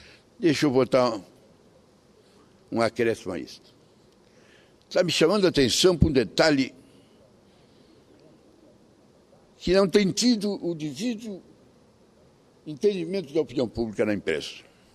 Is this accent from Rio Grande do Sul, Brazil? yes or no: yes; Rio Grande do Sul, Brazil; eu, quando era criança em Caxias ou em Porto Alegre, qualquer canto tinha uma praça